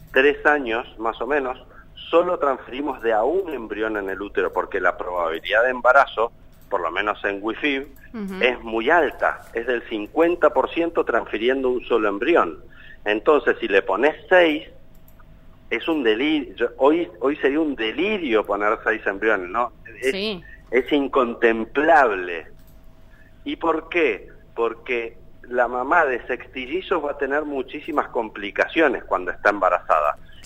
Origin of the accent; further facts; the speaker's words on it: Neuquén, Argentina; moved away as an adult; also born or lived in Spain; now in Buenos Aires, Argentina; Yo soy neuquino, fíjate vos. Claro. Y nada, me vine a estudiar a Buenos Aires, después fui a España, después volví